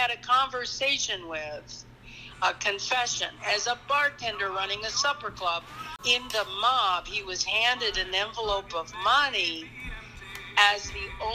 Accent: New Hope, Minnesota, United States; I'm from New Hope, Minnesota. I have friends in New Hope. I have friends in New Hope, for sure.

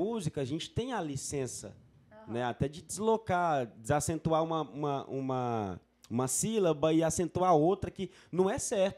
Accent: Brasília, Federal District, Brazil; a gente é de Brasília. Sua mãe é baiana. Brasília, filho de baiano, morando em Goiânia.

